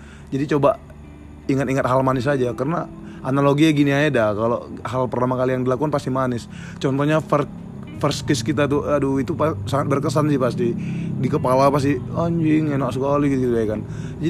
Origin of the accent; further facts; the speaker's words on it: Jakarta, Indonesia; now in Bali, Indonesia; Ya aku dari Jakarta ke Bali by the way, ya enak di Bali, sesuai ekspektasi sih sebenarnya.